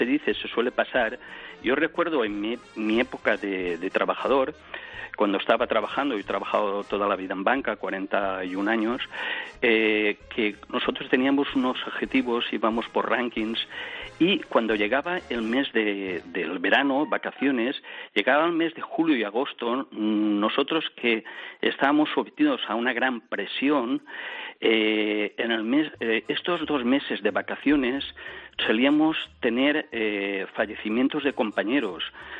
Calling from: Gandia, Valencian Community, Spain; yo es que te sigo, soy un fósforo de Gandía

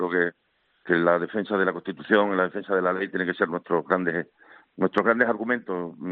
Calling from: Olivenza, Extremadura, Spain; Muy buenos días desde Extremadura, concretamente desde Olivenza, mi pueblo.

